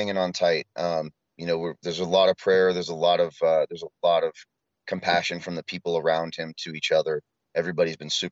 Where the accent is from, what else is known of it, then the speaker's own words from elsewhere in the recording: Portland, United States; I mean, I'm from Portland, but not that way.